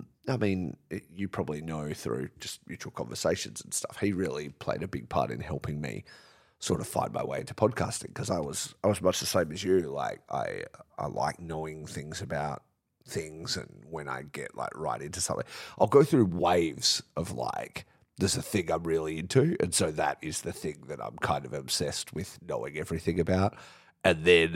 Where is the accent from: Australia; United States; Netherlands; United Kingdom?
Australia; I was growing up in Australia and it wasn't even on TV here, you know, when I was younger.